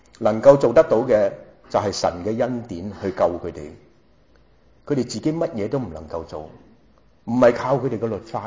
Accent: China; 不理你是不是犹太人定是希利尼人定是甚至我们中国人

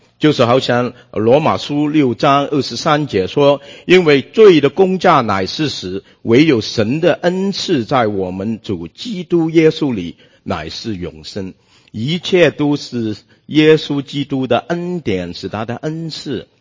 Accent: Guangdong, China; 牟利呀，我广东人就说蚝就是蚝

